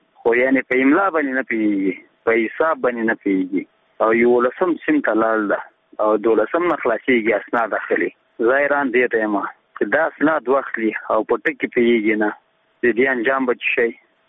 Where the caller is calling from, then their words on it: Nangarhar, Afghanistan; زه د ننګرهار ولایت دی ساره کې غلجی دی ولسوالۍ څخه دا پیغام درته سپتم.